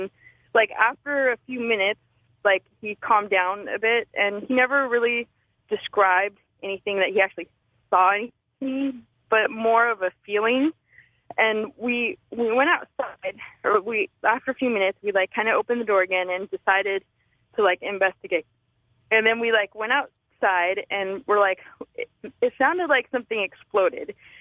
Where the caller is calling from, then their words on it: Portland, Oregon, United States; I'm calling from Portland, Oregon.